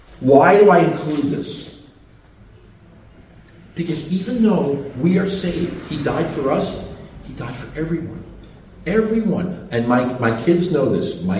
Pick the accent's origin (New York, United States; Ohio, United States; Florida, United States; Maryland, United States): New York, United States; New York City; Now, I grew up in New York, and one of the things that we had when I was a kid